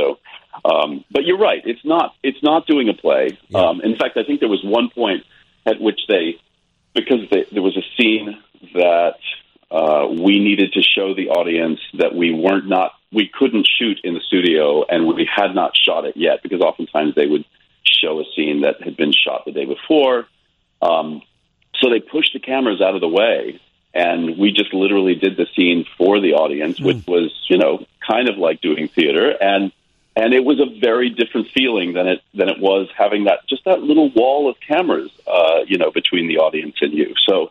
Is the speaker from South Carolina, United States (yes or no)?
yes; Charleston, South Carolina, United States; also born or lived in New York / Los Angeles; I started doing plays in my hometown, which is Charleston, South Carolina, when I was a kid. And then I went to drama school in New York, and I did a lot of theater in New York.